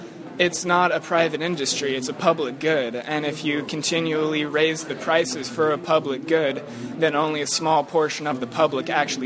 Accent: California, United States; I'm from Ventura County.

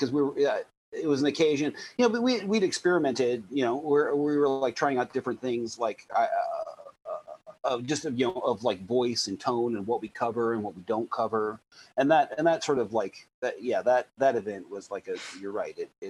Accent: Willits, California, United States; You know, I'd been there to San Francisco before growing up in Willits, but I didn't like quite understand.

